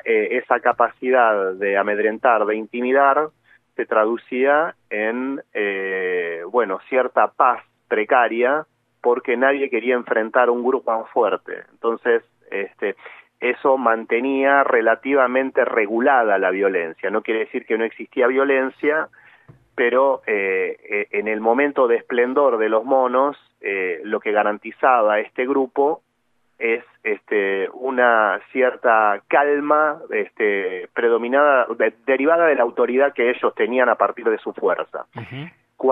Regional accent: Buenos Aires, Argentina; now in Rosario, Argentina; Sí, soy porteño, más porteño que el Tortoni, pero ¿sí? Vivo en Rosario hace 30 años

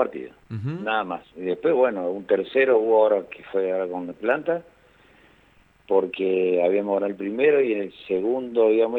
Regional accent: Mendoza, Argentina; somos de acá de Mendoza, somos del club

